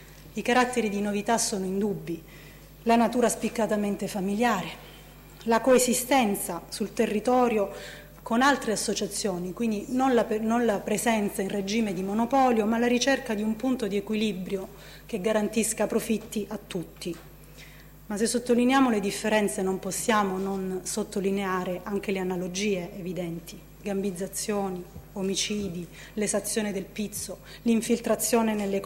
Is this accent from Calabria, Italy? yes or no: yes; Calabria, Italy; moved away as an adult; Sono nata in Calabria, ho vissuto là fino a 19 anni e non ho mai perso il contatto con quelle terre.